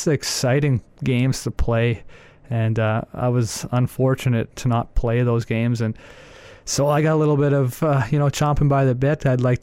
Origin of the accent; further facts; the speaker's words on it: Calgary, Alberta, Canada; getting my mom and my dad and my family to be able to watch me play for my hometown team in Calgary, which is down the road